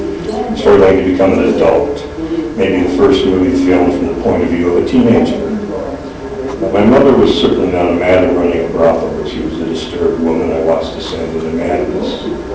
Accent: Kaysville, Utah, United States; I grew up in Caseville, and its primary economic engines were growing fruit, mom-and-pop businesses, and Mod Sanders Global Club potato chips. The primary cultural engine was the Mormon Church. Well over 90% of the town was LDS.

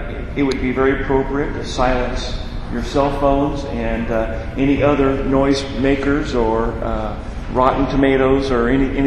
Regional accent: Independence, Missouri, United States; I'm from Independence, Missouri, in the World Church Headquarters.

